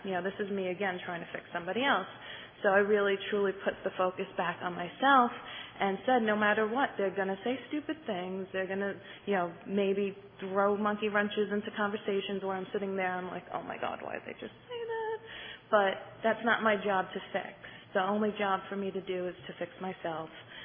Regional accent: New York, United States; from New York.

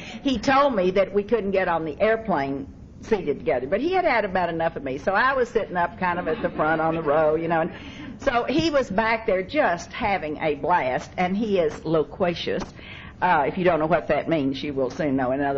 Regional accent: the South, United States; I'm from the South.

